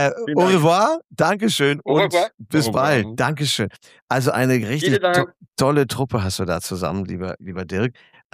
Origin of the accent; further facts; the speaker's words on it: Düsseldorf, North Rhine-Westphalia, Germany; als Düsseldorfer